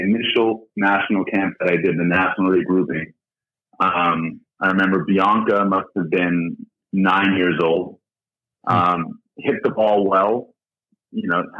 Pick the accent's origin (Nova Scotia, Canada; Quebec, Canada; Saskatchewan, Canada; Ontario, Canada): Ontario, Canada; Thornhill; also born or lived in South Africa / Boston; So once moved from Boston, moved to Thornhill, which is a suburb of Toronto. It's just outside Toronto.